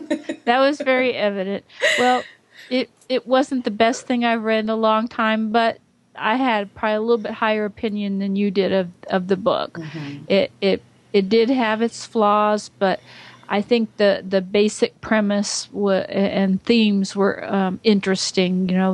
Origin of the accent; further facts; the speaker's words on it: Georgia, United States; from Georgia.